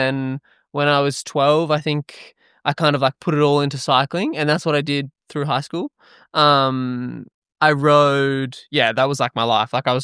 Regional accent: New South Wales, Australia; I grew up in like a semi-small town of like maybe 70,000 people in the country and it's like a massive sporting town. If you're like in the country like New South Wales, country Victoria area where I'm from

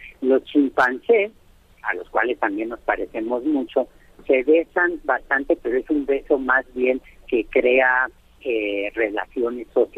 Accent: Mexico; pero sabiendo cómo somos los mexicanos

